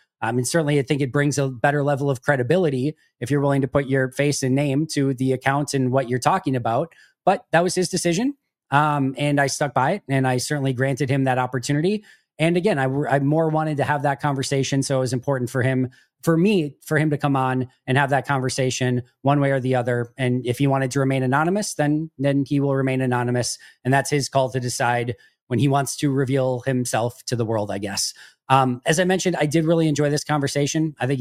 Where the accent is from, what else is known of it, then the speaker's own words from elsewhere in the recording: Green Bay, Wisconsin, United States; I grew up I grew up in Green Bay, Wisconsin, about 15 minutes-ish from Lambeau Field. My parents had season tickets.